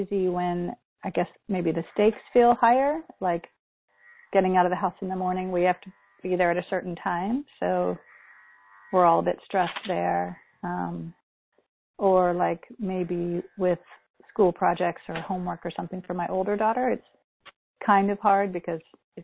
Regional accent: United States; now in Ireland; I'm an American, but I live in Ireland right now.

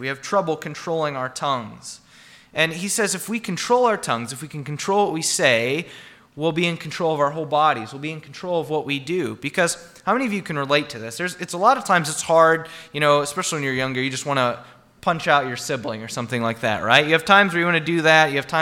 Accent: Midwest, United States; I'm from the Midwest, so I'm not around big boats often.

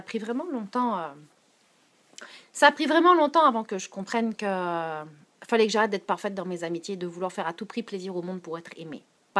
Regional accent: France; Donc, quand j'étais jeune, je vivais en France.

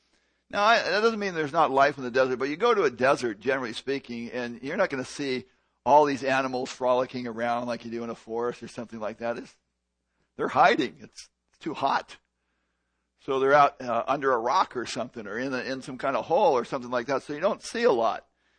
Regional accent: California, United States; Now, I'm from California. We got some good ones. Okay, we got the Mojave.

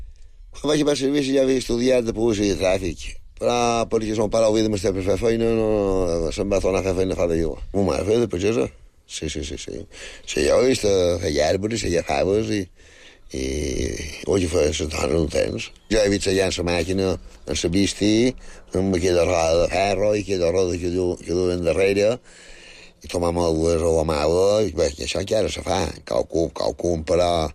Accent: Sant Triau, Balearic Islands, Spain; vaig néixer fora jo, a Sant Triau, en el barri de Sant Maixida. Això està ara anant cap a Campos, hi ha un desvió a la dreta, i és 4 quilòmetres a Sant Triau, i després 2 quilòmetres més hi ha el barri de Sant Maixida

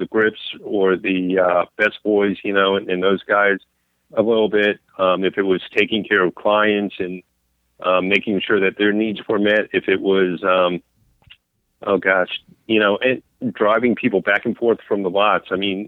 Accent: Florida, United States; You know, I mean, I was born and raised in Florida.

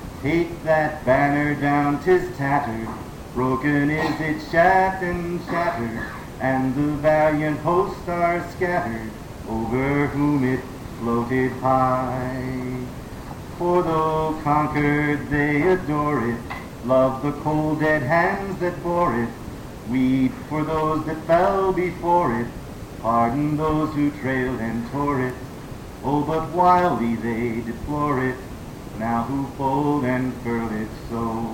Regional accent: the South, United States

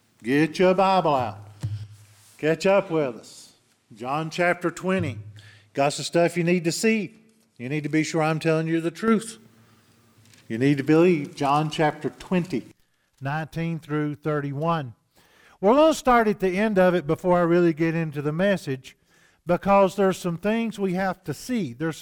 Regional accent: Southeast, United States; I grew up in the Southeast, poor as dirt.

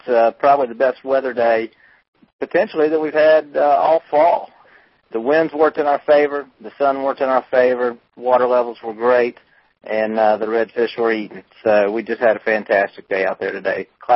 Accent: North Carolina, United States; now in Louisiana, United States; where I grew up in North Carolina, at least on the coast of North Carolina. Always heard them referred to as puppy drum. Down here in Louisiana

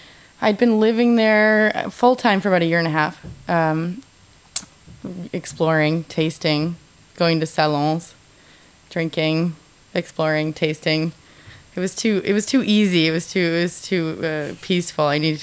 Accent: Concord, Massachusetts, United States; I was a literature major. I come from Concord, Mass. And I went to Camp Thoreau, and I was in the Thoreau School.

